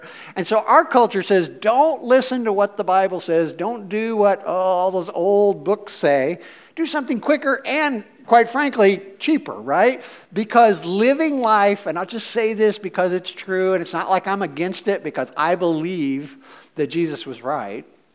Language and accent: English; Missouri, United States; I was like, we should get a mobile home. I'm from Missouri. It seemed like a good idea.